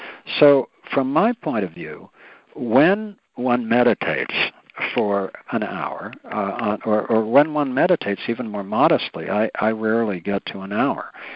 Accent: New York City, New York, United States; and I grew up in New York City

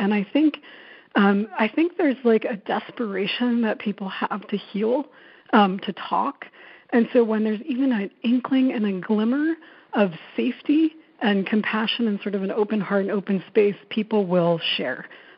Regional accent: New York, United States; I grew up in New York. They were the only people in our family to leave India

